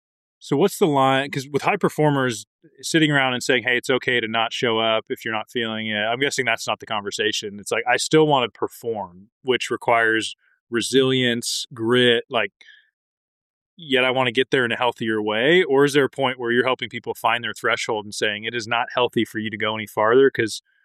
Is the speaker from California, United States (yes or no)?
no; Oregon, United States; it's because I grew up in Oregon at small schools